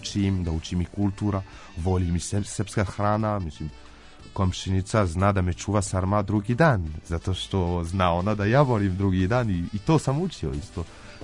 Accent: France; Serbian is a second language; now in Serbia; Nikad nisam ni pio kafu kod komšu, kao aktivnost ni ne postoji kod nas u Francuska.

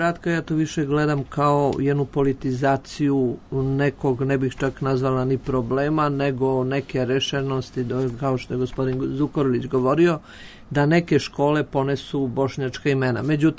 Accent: Serbia; Imamo pasoš Republike Srbije. Mi smo svi Srbi. Vi ste Srbin, muslimanske veroispovesti i ja pravoslavne veroispovesti.

